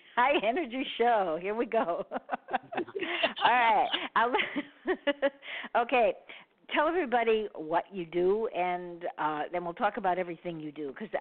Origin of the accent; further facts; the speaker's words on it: Chicago, Illinois, United States; and I'm from Chicago.